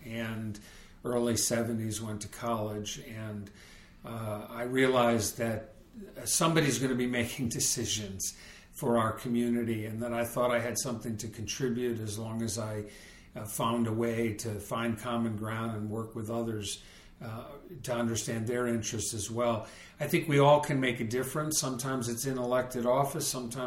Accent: New Hampshire, United States; I had a great opportunity as a kid growing up in New Hampshire to see elected officials at the grassroots level

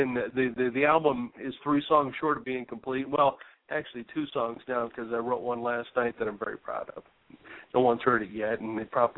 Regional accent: Gary, Indiana, United States; I grew up near Gary, Indiana, very similar.

